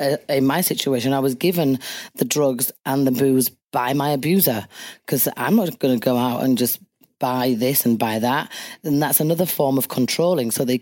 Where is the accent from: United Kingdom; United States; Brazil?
United Kingdom; Leeds, Yorkshire and the Humber; And I went to a refuge the other day in my hometown Leeds, and these 12 women had exactly the same story as mine.